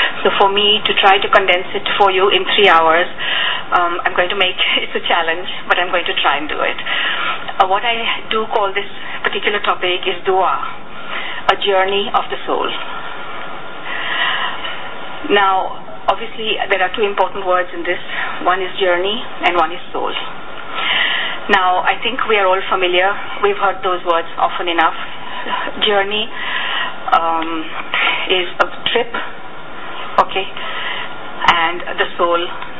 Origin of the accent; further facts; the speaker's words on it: India; first language Hindi; English is a second language; English, Hindi is also my mother language because I was brought up in India.